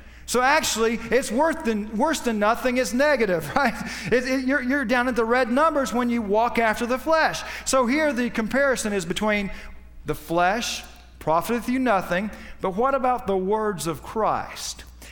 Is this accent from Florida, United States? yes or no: yes; Winter Haven, Florida, United States; I guess I've been around here my whole life. That's where I was born. I was born in Winter Haven.